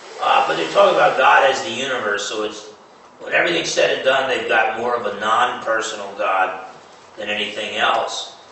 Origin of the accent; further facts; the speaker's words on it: Newark, New Jersey, United States; I was born in Newark, I went to high school in Newark, N-E-W-A-R-K. Some people say Newark or whatever, but it was a time. Now New Jersey is getting popular